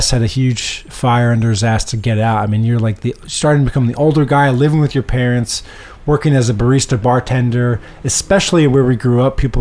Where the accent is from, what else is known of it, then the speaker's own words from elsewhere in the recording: New Jersey, United States; We grew up in New Jersey together.